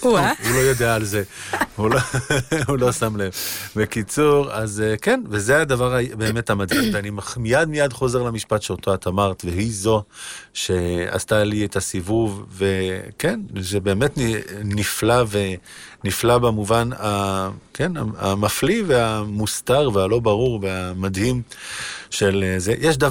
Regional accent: Jerusalem, Jerusalem District, Israel; born or raised there

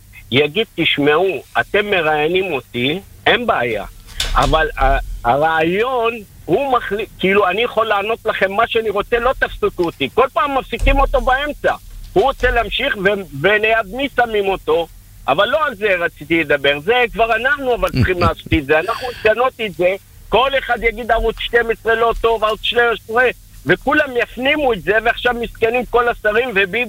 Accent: Or Yehuda, Tel Aviv District, Israel; כרגע, אני מאור יהודה, אבל אני כרגע נמצא בלוד.

